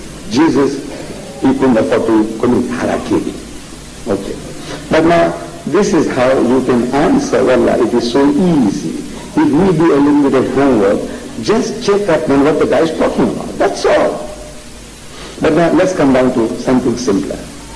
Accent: South Africa; I'm from South Africa.

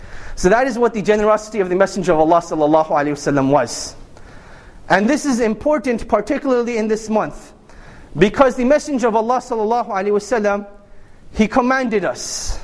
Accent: Canada; I mean, literally speaking, I came from Canada.

